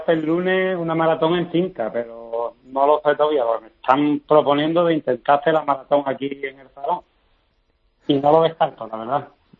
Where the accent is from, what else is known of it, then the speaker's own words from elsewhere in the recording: Villanueva de los Castillejos, Andalusia, Spain; De Villanueva de los Castilleros, un pueblo de...